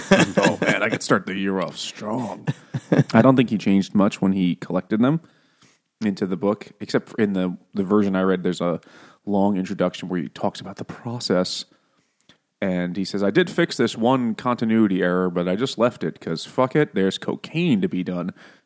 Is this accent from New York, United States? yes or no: yes; New York, United States; that's because we're from New York. We think everything in the South is Alabama or Texas